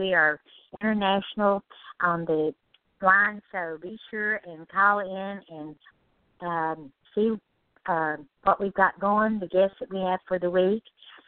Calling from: Redmond, Washington, United States; We are located out of Memphis, Tennessee, and I'm calling you from Redmond, Washington, so we're just everywhere.

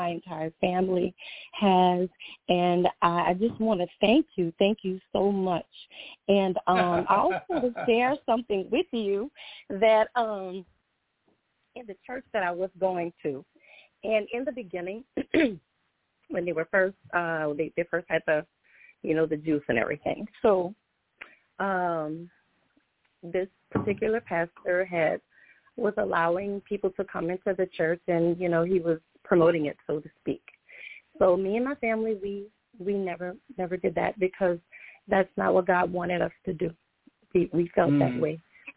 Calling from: Louisiana, United States; I'm calling from Louisiana.

